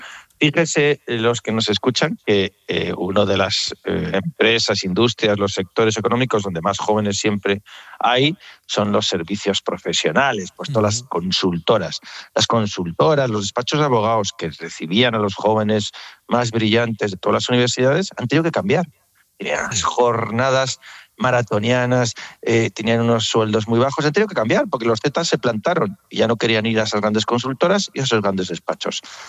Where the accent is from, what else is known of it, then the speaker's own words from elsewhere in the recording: Basque Country, Spain; Sí, bueno, yo soy vasco